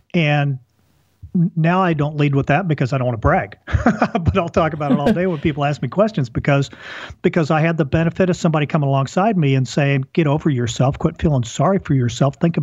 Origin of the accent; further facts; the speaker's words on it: Wichita, Kansas, United States; So I go back home to where I grew up mostly in Wichita, Kansas.